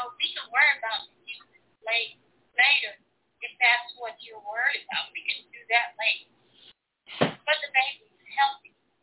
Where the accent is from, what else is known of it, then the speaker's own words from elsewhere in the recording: Atlanta, Georgia, United States; because we're from Atlanta and a lot of the things take place in Atlanta